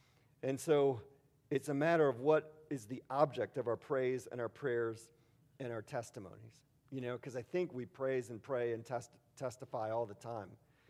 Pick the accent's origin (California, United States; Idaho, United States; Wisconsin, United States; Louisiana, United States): Wisconsin, United States; Milwaukee; I'm from Milwaukee originally. The Milwaukee Brewers have not been to the World Series since I was 11.